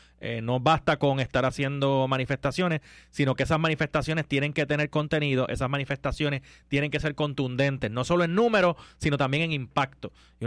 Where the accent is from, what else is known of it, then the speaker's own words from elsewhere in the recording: Puerto Rico; del resto de nuestro país y de nosotros como ciudadanos puertorriqueños